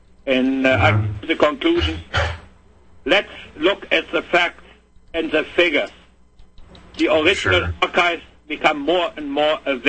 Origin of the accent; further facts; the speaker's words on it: Germany; now in North America; I came from Germany. I grew up over there. I'm still, you know, my German citizenship